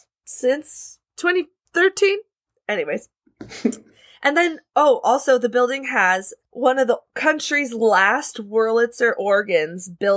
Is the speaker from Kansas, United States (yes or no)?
no; Fullerton, California, United States; It is a haunted theater in Fullerton, California, where I grew up.